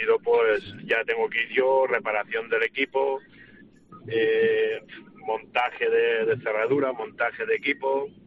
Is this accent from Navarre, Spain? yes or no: no; L'Alcúdia de Crespins, Valencian Community, Spain; now in Cádiz, Spain; Yo soy valenciano de la Alcudia de Crespins, viviendo ¿sí? en Cádiz.